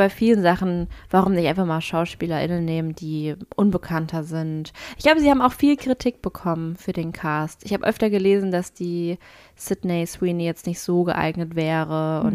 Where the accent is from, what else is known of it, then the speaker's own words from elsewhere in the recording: Lampertheim, Hesse, Germany; sie war tatsächlich auch mal in Lambertheim, wo ich herkomme.